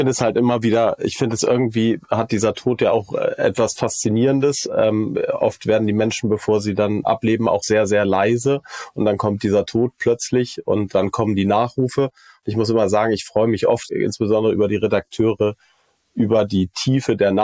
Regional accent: Hamburg, Germany; Aber ich bin tatsächlich in Teilen groß geworden in Othmarschen.

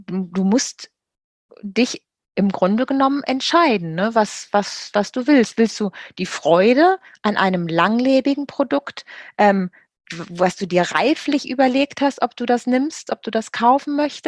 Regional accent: Salzgitter, Lower Saxony, Germany; Ich komme aus Niedersachsen, in Salzgitter geboren.

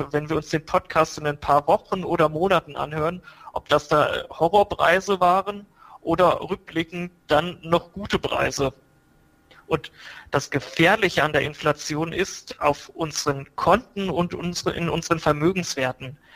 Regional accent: Schwelm, North Rhine-Westphalia, Germany; born there; now in Frankfurt am Main, Germany; ich wohne in Frankfurt am Main, komme ursprünglich jedoch aus dem Geschäftsgebiet der VR Bank Hessenland. Ich bin gebürtiger Schwelmer.

